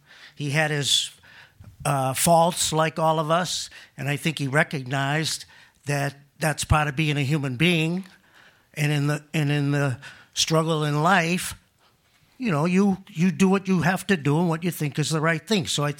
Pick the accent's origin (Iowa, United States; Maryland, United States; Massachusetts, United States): Massachusetts, United States; Allston; I come from Allston.